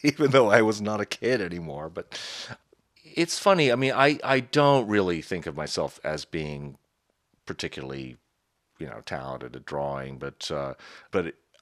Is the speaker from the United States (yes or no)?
yes; New York, United States; So I was a very fortunate kid growing up in New York